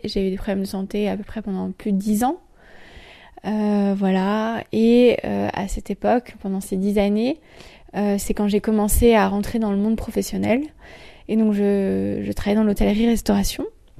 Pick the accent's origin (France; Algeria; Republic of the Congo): France; Grand Est; also born or lived in Strasbourg; je viens de la campagne alsacienne, alors je suis née à Strasbourg mais j'ai grandi dans la campagne alsacienne